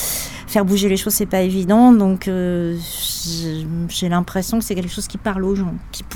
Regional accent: Saint-Antonin, Occitanie, France; je suis de Saint-Antonin.

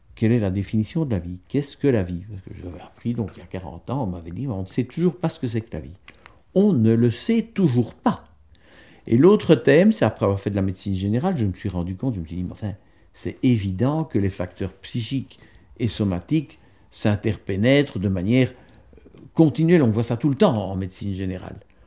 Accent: Belgium; moved away as an adult; now in France; moi, je suis un médecin belge. J'ai quitté la Belgique en 2003.

